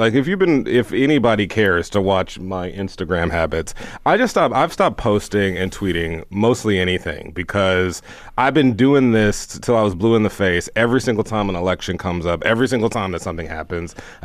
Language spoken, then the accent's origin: English; Houston, Texas, United States; I'm from Houston, Texas. And I remember growing up never understanding, because I grew up in Houston, I'm surrounded by progressives and liberals and all kinds of stuff.